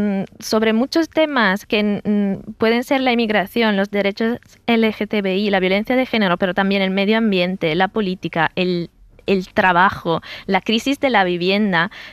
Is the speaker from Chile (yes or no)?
no; Italy; Spanish is a second language; now in Spain; Yo de entrada, cuando digo que soy italiana, aquí todos me aman